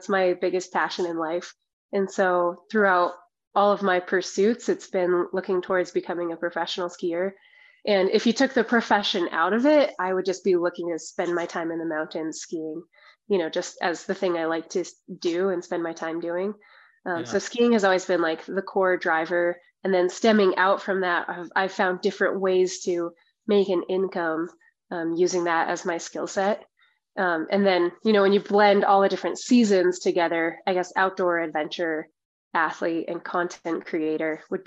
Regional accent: Pinedale, Wyoming, United States; So I grew up in Pinedale, Wyoming, which is a small town just south of Jackson Hole.

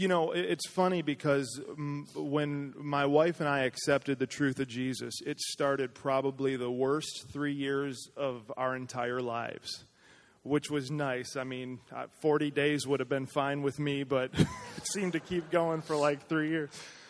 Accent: United States; And so I was kind of offended, like, of course, I'm American.

